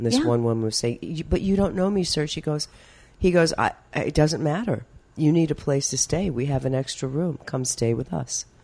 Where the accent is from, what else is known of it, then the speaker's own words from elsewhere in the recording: Orange, Texas, United States; You know, I grew up in Orange, Texas, which is near Beaumont, and Beaumont is getting hit really, really hard.